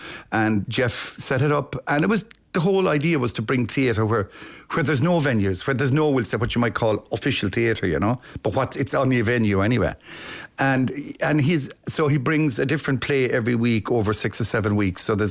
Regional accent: Limerick, Munster, Ireland; also born or lived in Tipperary; I was born in the Marion Nursing Home in Tipperary. And we travelled over the border from Limerick over to the Marion for me to come into the world. And then we went back over the border again.

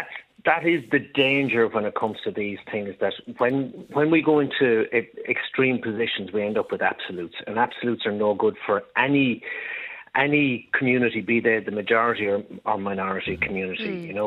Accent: Wales, United Kingdom; And as a Welsh actor, if you look at the population of Wales compared to the population of England

